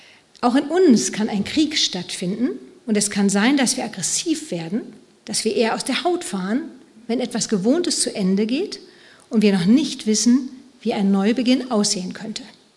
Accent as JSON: {"language": "German", "town": "Gütersloh", "region": "North Rhine-Westphalia", "country": "Germany", "tie": "born or raised there", "said": "die Gegend um Gütersloh ist meine Heimat. Es ist die Region, in der wir aufgewachsen sind."}